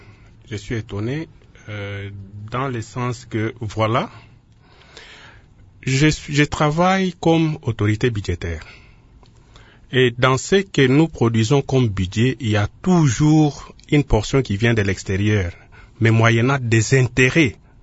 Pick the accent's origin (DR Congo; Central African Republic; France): DR Congo; Luebo, Kasaï; Moi, je viens de Louébo. C'est là chez moi, il y a des fosses communes.